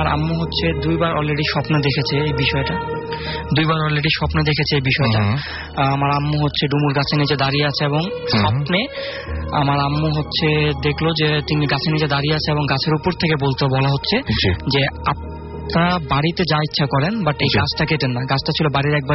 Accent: Old Dhaka, Dhaka Division, Bangladesh; এসেছি পুরান ঢাকা থেকে।

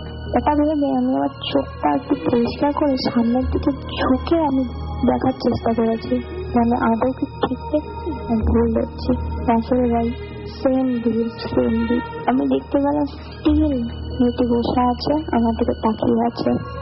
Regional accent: Jalpaiguri, West Bengal, India; now in Kolkata, India; ঘটনাটি ঘটেছিল আমার হোম টাউন জলপাইগুড়িতে, আমি কলকাতায় স্টাডি কারণে আছি

